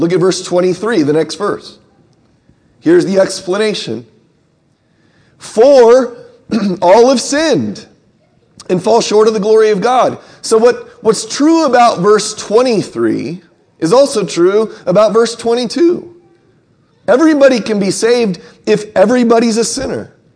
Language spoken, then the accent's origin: English; California, United States; I'll tell you where I learned about redemption was growing up in California.